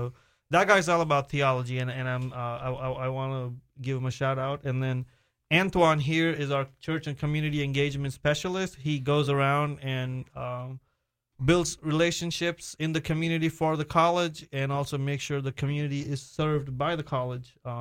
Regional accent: India; I'm from India. … So my last name is how you know I'm Indian.

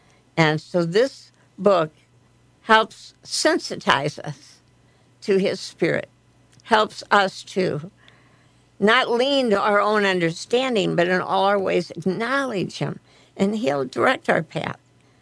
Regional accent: St. Louis, Missouri, United States; So I have been around dogs all my life. I grew up in Dogtown in St. Louis, Missouri.

